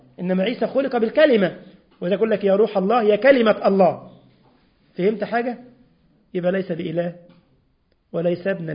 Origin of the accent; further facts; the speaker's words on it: Egypt; عندنا في مصر بيدقوه كده بيقولونه أخضر كده